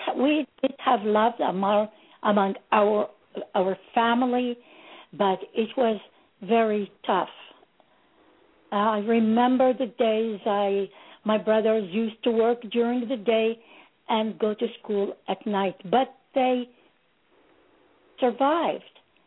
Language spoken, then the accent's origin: English; Ramat Gan, Tel Aviv District, Israel; also born or lived in Baghdad, Iraq / Montreal, Canada; now in United States; I was born in Baghdad, Iraq, and I grew up in Ramat Gan, Israel, and then Montreal, Canada, and then the United States. I have really four cultures, four countries, and four languages, and four ways of life.